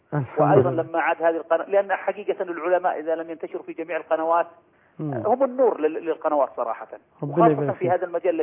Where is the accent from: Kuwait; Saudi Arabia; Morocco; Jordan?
Saudi Arabia; عندنا في السعودية